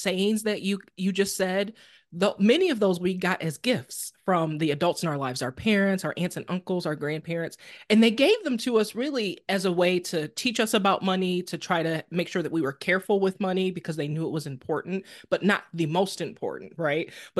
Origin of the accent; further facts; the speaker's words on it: Detroit, Michigan, United States; So I am originally from Detroit. I live somewhere else now.